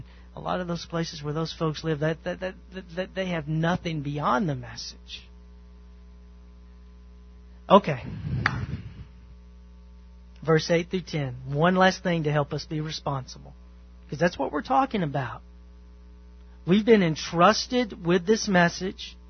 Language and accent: English; Southern United States, United States; Me personally, I don't. I'm from the South and I'm short.